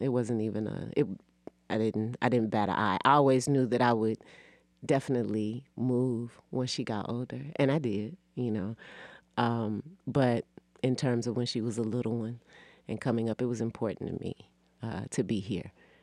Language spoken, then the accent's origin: English; Nashville, Tennessee, United States; now in Atlanta, United States; Tennessee, Nashville, Tennessee, born and raised.